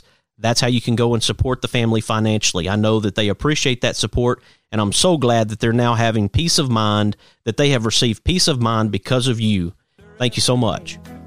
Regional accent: Hueytown, Alabama, United States; I grew up in Hueytown, Alabama, which is not far from Children's Hospital.

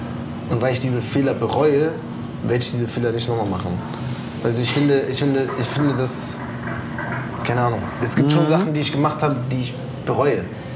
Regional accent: Berlin, Germany; Ich bin in Mitte geboren und aufgewachsen. Berlin-Mitte geboren und aufgewachsen.

